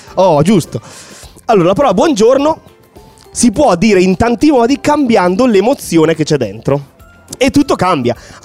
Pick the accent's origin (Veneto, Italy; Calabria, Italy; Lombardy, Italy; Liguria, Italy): Lombardy, Italy; Brescia; born there; Io sono nato a Brescia, purtroppo.